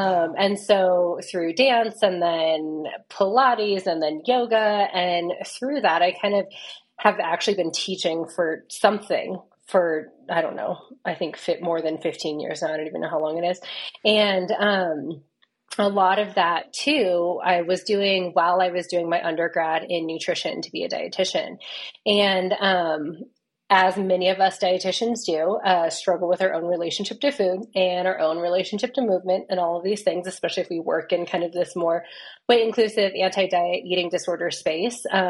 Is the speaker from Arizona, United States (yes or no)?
yes; Flagstaff, Arizona, United States; When I say I'm from Flagstaff, people are like, oh my gosh, I've been there.